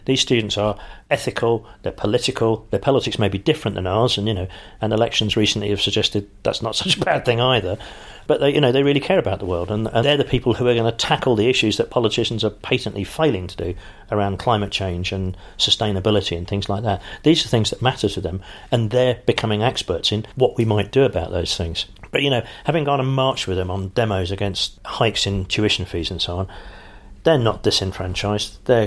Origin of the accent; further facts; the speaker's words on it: London, United Kingdom; But I am a Londoner to my core.